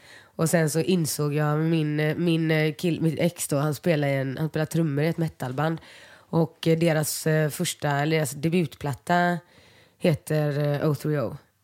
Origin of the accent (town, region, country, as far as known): Gothenburg, Västra Götaland County, Sweden; born or raised there